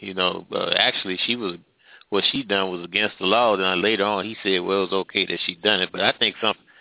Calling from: Midwest, United States; Well, I'm calling from the Midwest.

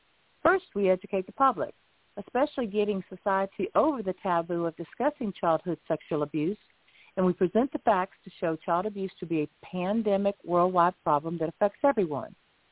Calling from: Lighthouse Point, Florida, United States

